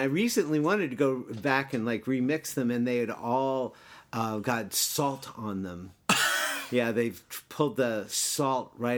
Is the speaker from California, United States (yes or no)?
yes; Los Angeles, California, United States; also born or lived in Connecticut; We moved out there in 1967 from the East Coast. My father was an itinerant advertising guy.